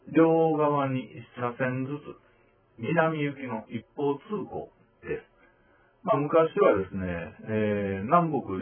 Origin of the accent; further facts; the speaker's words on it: Osaka, Japan; ああ、やっぱりこう、生まれ育った街というのはね、いいものかな、というふうに思います。